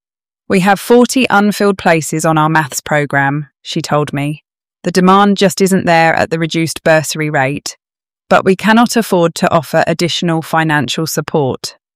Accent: Woking, South East England, United Kingdom; Growing up in Woking, I was the one my friends called when they were stuck on maths homework.

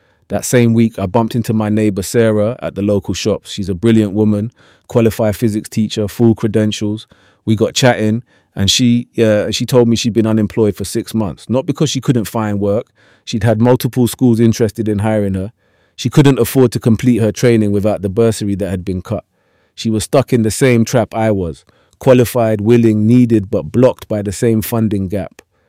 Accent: Manchester, North West England, United Kingdom; I grew up in Moss Side with my dad working nights at the airport and my mum cleaning offices in the city centre.

